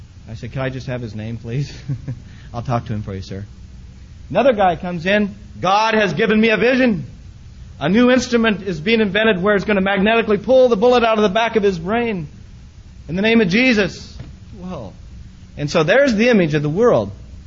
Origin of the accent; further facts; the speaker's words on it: Applegate, Oregon, United States; I'm from Oregon. I said, where? I said, Applegate.